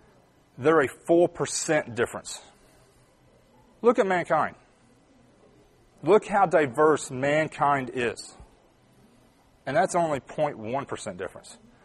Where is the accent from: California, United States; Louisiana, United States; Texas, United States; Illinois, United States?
Texas, United States; Because growing up in North Texas, guess what? There's no mountains. There's barely trees.